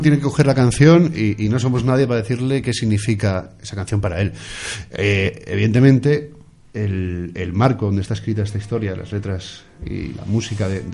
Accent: Santa Cruz de Tenerife, Canary Islands, Spain; Llevo muchos años viviendo aquí, pero soy canario, chicharrero de corazón, ¿no?

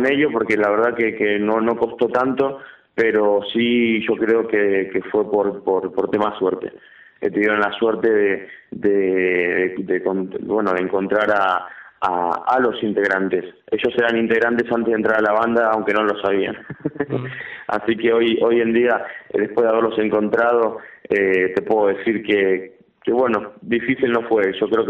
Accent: Argentina; solamente me llaman argentinos, parece que tenía una especie de imán con la gente de mi pueblo

